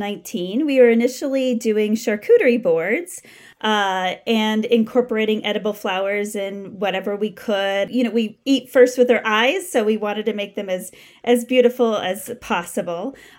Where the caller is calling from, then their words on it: Denver, Colorado, United States; I'm calling from Denver, Colorado.